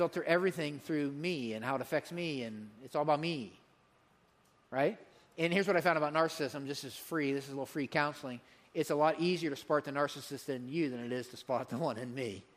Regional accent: Pennsylvania, United States; But anyways, I grew up in Pennsylvania. We have these things called mountains over there, all right?

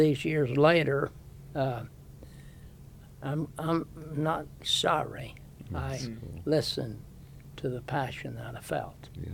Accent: Kentucky, United States; born there; also born or lived in Ohio; Well, I was born in Eastern Kentucky. I was born in my grandfather's house.

